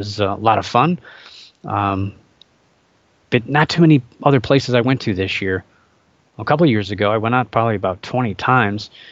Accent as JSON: {"language": "English", "region": "Ohio", "country": "United States", "tie": "born or raised there", "said": "And there's a lot of rivers that empty into the lake from my home state of Ohio."}